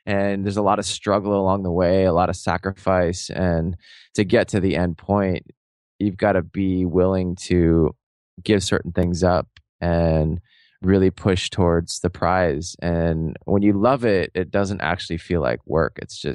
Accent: Seattle, Washington, United States; And I grew up in Seattle. I was living in Seattle at the time.

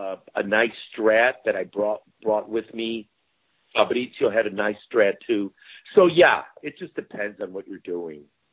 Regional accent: Chicago, Illinois, United States; Because the company was in Chicago, and I'm from Chicago, so, but I love those guitars.

